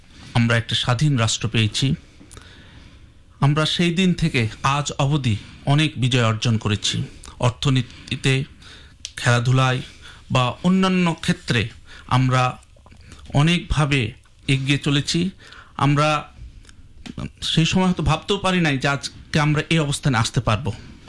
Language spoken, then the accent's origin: Bangla; Bangladesh; now in Australia; আজকে আমরা এই অস্ট্রেলিয়াতে বসেও আমরা গর্ব করে বলতে পারি আমি বাংলাদেশি। আমি বাংলাদেশ থেকে এসেছি, আমার একটি স্বাধীন সত্তা আছে, আমি একটি স্বাধীন রাষ্ট্রের নাগরিক।